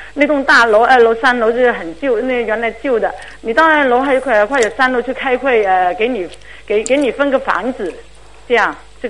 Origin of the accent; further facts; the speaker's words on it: Guangzhou, Guangdong, China; 就是我原来我从小住在那里，就是广州那个家那里